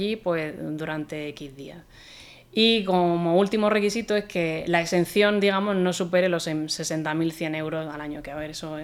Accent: Almería, Andalusia, Spain; que yo soy de Almería

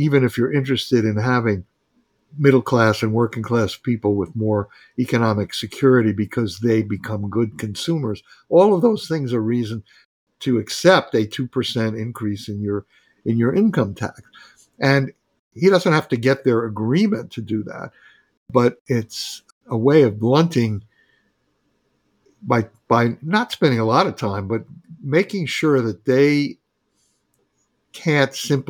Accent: New York, United States; When I was growing up in New York after World War II, there was a vast public housing program

